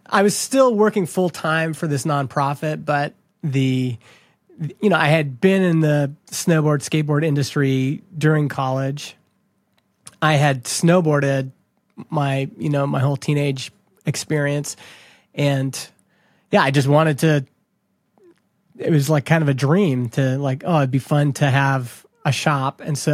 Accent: Canada; I grew up in Canada

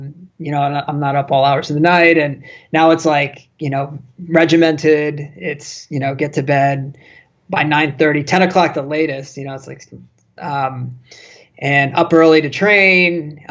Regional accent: Florida, United States; moved away as an adult; now in New York City, United States; I grew up in South Florida. Always had the dream to move up to New York City. And while I was down there, I attended the University of Miami

